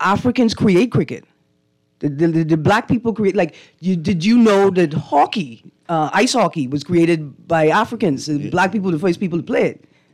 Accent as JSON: {"language": "English", "country": "Bahamas", "said": "I am from the Bahamas. What you're going to teach me how to do is how to not capsize the boat"}